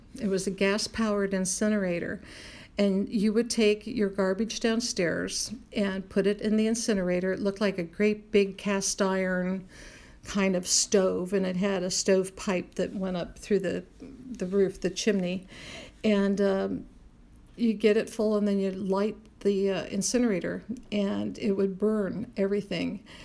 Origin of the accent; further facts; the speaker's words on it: Ohio, United States; When I was growing up in Ohio, I was born in 1946, so it was what I remember, the very early 50s.